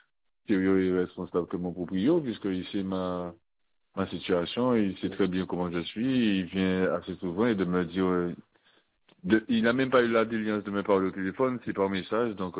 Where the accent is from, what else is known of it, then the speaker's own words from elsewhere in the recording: Guadeloupe, France; Mais je suis un Guadeloupéen, je connais comment ça se passe.